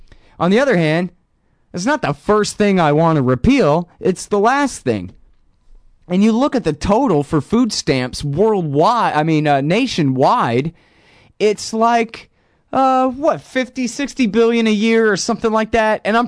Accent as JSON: {"language": "English", "region": "Texas", "country": "United States", "said": "You know, I'm from here. I'm a Texan. I'm an American."}